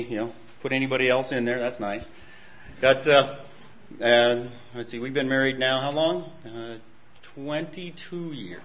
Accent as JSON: {"language": "English", "town": "Des Moines", "region": "Iowa", "country": "United States", "tie": "born or raised there", "said": "So, born and raised in Iowa"}